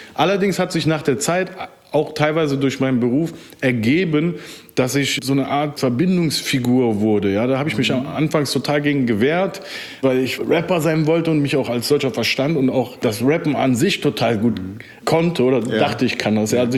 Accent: Rhineland, Germany; ich bin aus dem Rheinland

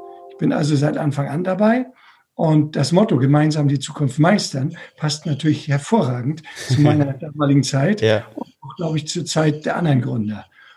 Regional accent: Bad Oldesloe, Schleswig-Holstein, Germany; Ich komme aus Bad Oldesloe in der Nähe von Lübeck

